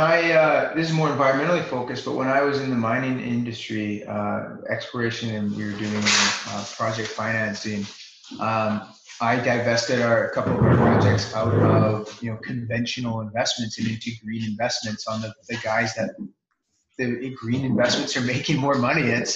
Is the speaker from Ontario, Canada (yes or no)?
no; Vancouver, British Columbia, Canada; Like I'm from Vancouver, so things like the local credit unions, the municipal grant organizations are fantastic resources